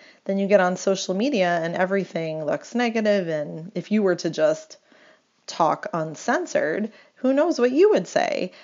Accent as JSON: {"language": "English", "region": "New York", "country": "United States", "said": "as a New Yorker and as somebody that was growing up, when Seinfeld was really popular"}